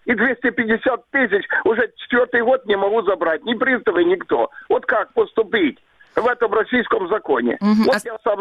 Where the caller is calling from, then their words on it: Crimea, Ukraine; Я с Крыма звоню вам.